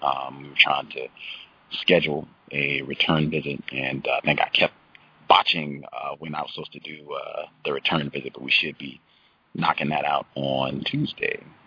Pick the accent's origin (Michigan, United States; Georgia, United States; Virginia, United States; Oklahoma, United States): Virginia, United States; born there; I told folks I was born in Virginia, and Danville is not very far from the place where I was born.